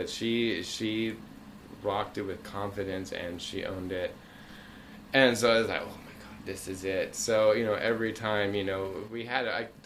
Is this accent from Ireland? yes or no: no; Bermuda; now in United States; I grew up in Bermuda, and we transferred to Massachusetts and introduced to MTV. We had no cable. We had two channels in Bermuda, ABC and CBS.